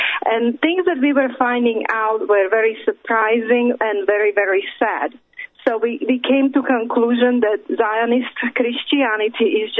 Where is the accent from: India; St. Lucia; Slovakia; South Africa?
Slovakia; also born or lived in Czechoslovakia; now in United States; Now it's Slovakia and a Czech Republic, and I am from the Slovak side of Czechoslovakia. So this is where I grew up. But I immigrated to United States.